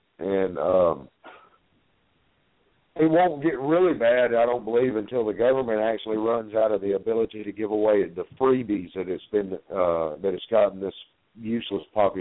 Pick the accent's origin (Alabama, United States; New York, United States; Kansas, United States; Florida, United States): Alabama, United States; Yeah, I'm from the southeastern United States. I'm from Alabama.